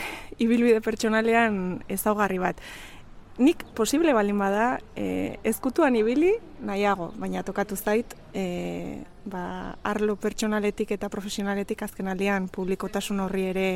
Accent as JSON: {"language": "Basque", "town": "San Sebastián", "region": "Basque Country", "country": "Spain", "tie": "born or raised there", "also_born_or_lived": "Bayonne", "lives_now": "Zizurkil, Spain", "said": "Baionan jaio nintzen, eta Donostian bizi izan naiz haurtzaro eta gaztaro guztian, eta orain Zizurkilen bizi naiz."}